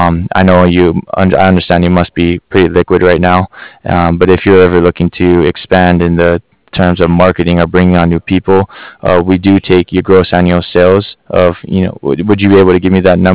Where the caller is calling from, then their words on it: Cardiff, Wales, United Kingdom; I'm calling here from Cardiff.